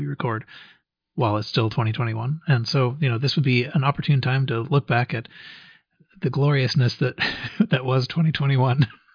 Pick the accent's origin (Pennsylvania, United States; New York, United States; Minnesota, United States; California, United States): Minnesota, United States; I grew up in Minnesota, and there it does get pretty cold, and you do get temperatures like minus 20, but it's in Fahrenheit, you know.